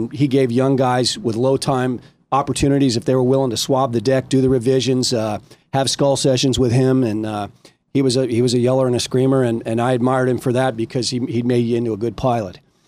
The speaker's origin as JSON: {"language": "English", "town": "Dayton", "region": "Ohio", "country": "United States", "tie": "born or raised there", "said": "I grew up in Dayton, Ohio."}